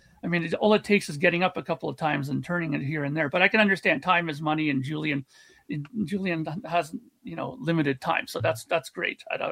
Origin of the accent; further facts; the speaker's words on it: Canada; being a Canadian, the box sets are priced out of my reach